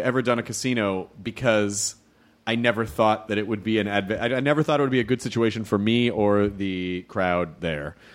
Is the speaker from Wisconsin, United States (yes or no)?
no; Memphis, Tennessee, United States; Tunica, because I'm from Memphis